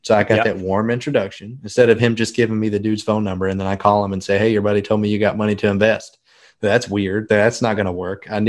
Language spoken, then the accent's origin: English; Memphis, Tennessee, United States; But I'm from Memphis, and that's where my family is.